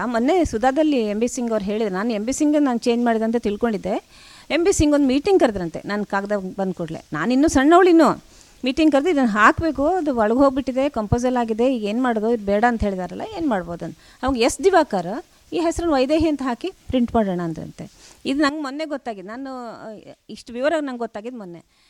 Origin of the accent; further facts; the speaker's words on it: Kundapura, Karnataka, India; accent: Kundapura Kannada; ಕುಂದಾಪುರ ಪ್ರಾದೇಶಿಕತೆ ತಾನಾಗಿ ಒಂದು ಕಟ್ಟಿಕೊಂಡ ಒಂದು ಭಾಷೆಯ ಮತ್ತು ಸಂಸ್ಕೃತಿಯ ಸಂವೇದನೆ ನನ್ನ ಕನ್ನಡದಲ್ಲಿ ಬರುತ್ತೆ, ನನ್ನ ಕನ್ನಡ ಸಹಜವಾಗಿ ಬಂದುಬಿಡುತ್ತೆ.